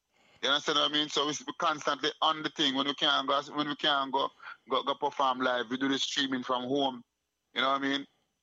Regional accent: Jamaica; we come from Jamaica and nothing can hold on Jamaican people, no matter what kind of way.

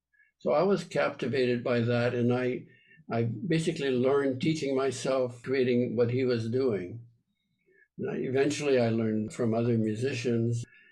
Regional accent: Winnipeg, Manitoba, Canada; moved away; I grew up in Winnipeg, but I moved to Montreal, where I played the blues primarily

